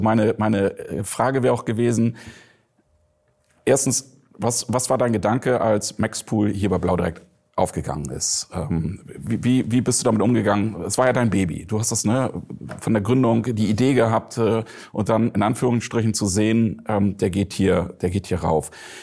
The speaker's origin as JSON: {"language": "German", "region": "Hamburg", "country": "Germany", "tie": "born there", "said": "Ich bin nur geborener Hamburger."}